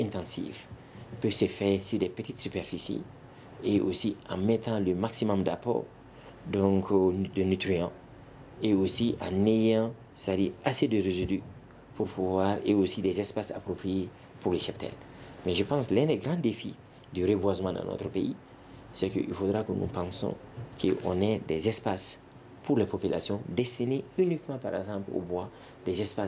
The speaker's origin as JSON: {"language": "French", "town": "Koumantou", "region": "Sikasso", "country": "Mali", "said": "moi je suis de Sikasso, je suis de Koumantou, et j'ai aussi une famille qui est du côté de Kolokani"}